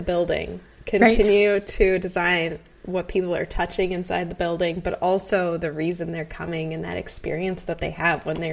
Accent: South Dakota, United States; And you have taken flight and carved a new path for yourself in South Dakota, my home state.

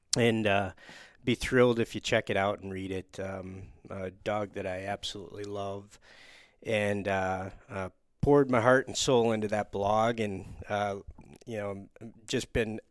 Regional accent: Escanaba, Michigan, United States; Esky is named after my hometown of Escanaba, Michigan.

